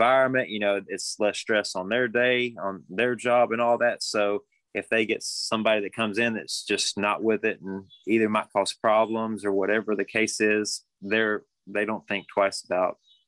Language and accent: English; Buford, United States; I grew up in Buford, right down, it's right next to Martinsville. And I grew up there my whole life.